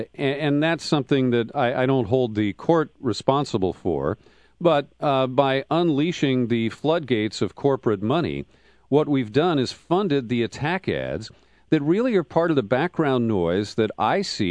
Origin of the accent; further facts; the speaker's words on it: Cincinnati, Ohio, United States; I got started when I grew up in Cincinnati with a great ice cream there called Graters.